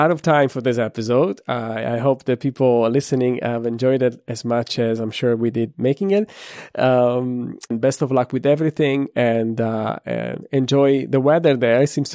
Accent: Lombardy, Italy; English is a second language; I grew up in Lombardy

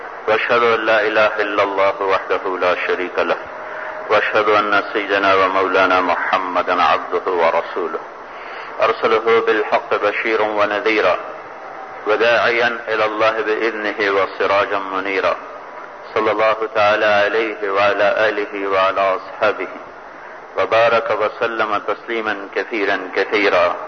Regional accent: Multan, Punjab, Pakistan; میرا ضلع ملتان ہے

